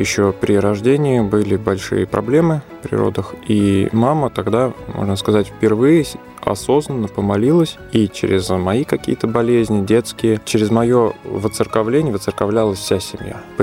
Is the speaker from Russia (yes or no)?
yes; Ryazhsk, Ryazan Oblast, Russia; Родился в Рязани, коренной житель этого города, но по семейным обстоятельствам еще в возрасте 4 лет вместе с родителями переехали в город Ряжск Рязанской области, где и учился в школе, и ходил в храм. Там протекло детство и часть юности.